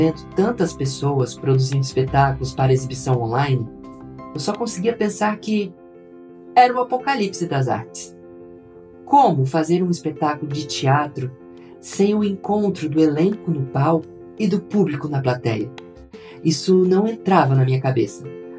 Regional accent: Vila Velha, Espírito Santo, Brazil; sou de Vila Velha, Espírito Santo.

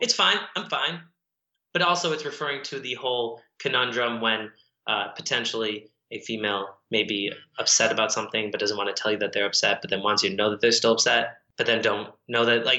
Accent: Midwest, United States; because I grew up in the Midwest, so I tend to know like Midwest and East Coast stuff.

